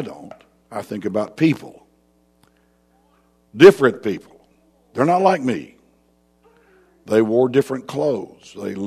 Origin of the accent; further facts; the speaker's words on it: Jacksonville, Florida, United States; I can remember as a boy growing up in Jacksonville, Florida, the oldest child in a family of seven. My mother and my father were native Floridians.